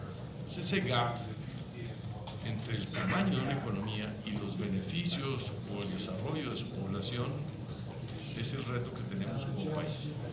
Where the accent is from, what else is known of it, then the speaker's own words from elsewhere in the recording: Chihuahua, Mexico; Yo soy del estado de Chihuahua, vecino de Nuevo México y Texas